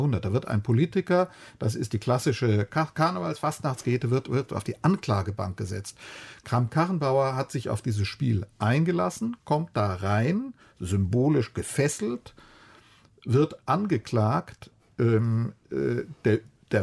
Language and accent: German; Cologne, North Rhine-Westphalia, Germany; Ich bin in Köln groß geworden.